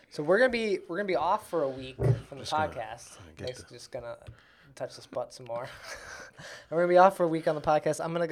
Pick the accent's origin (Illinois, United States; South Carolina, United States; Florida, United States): Illinois, United States; Warrenville; I grew up in Warrenville, and they'd be like, oh, a tornado went through Plainfield.